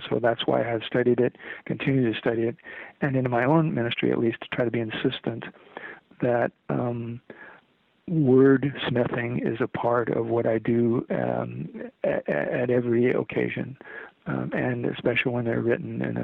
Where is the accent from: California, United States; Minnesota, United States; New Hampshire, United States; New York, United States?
California, United States; it's not because I'm a screwball from California, which I am